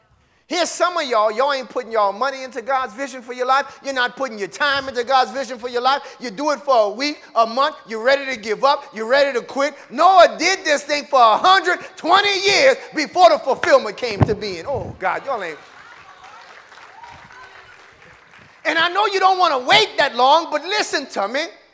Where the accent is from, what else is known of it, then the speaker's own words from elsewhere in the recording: Baton Rouge, Louisiana, United States; We come from Baton Rouge, I'm telling you, with $50 in our pocket.